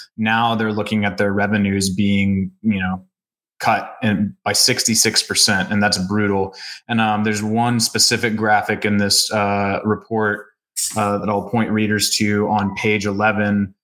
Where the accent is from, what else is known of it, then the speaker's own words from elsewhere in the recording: Tennessee, United States; like my home state of Tennessee